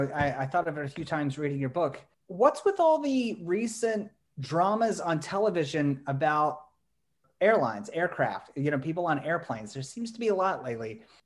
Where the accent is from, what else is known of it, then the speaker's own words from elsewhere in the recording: West Virginia, United States; I'm from West Virginia. I'm pretty sure that's our state motto too, is screw it, let's do it.